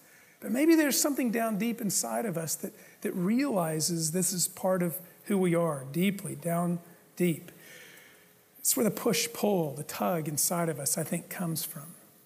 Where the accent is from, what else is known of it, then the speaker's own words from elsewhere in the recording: United States; That's who we are. We're Americans.